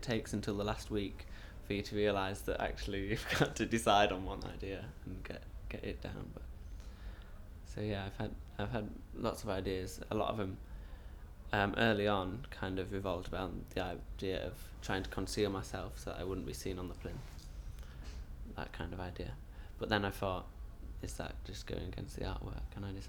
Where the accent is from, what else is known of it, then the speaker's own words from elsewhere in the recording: Robin Hood's Bay, Yorkshire and the Humber, United Kingdom; I'm 19 and I'm from Robin Hood's Bay near Whitby in North Yorkshire.